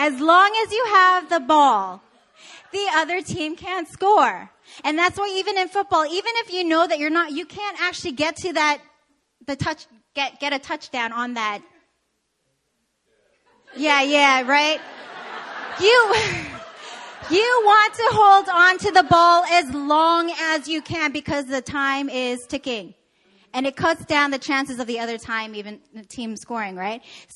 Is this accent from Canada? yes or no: yes; Canada; I'm from Canada.